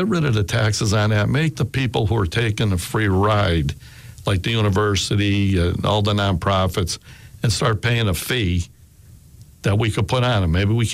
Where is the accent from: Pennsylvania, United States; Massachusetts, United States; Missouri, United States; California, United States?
Pennsylvania, United States; Scranton; I'm born and raised in Scranton. I've been here my whole life.